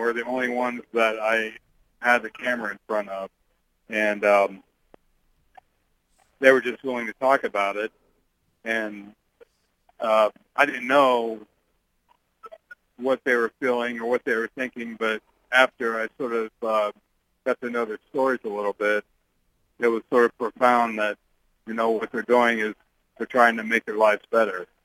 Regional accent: Saints, Ohio, United States; Beneath the Ink was filmed in my hometown of Saints, Ohio, where I grew up.

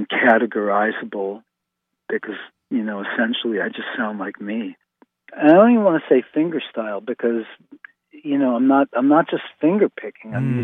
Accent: United States; you know, obviously, you know, you're a kid growing up in the United States in the 1960s. You're hearing

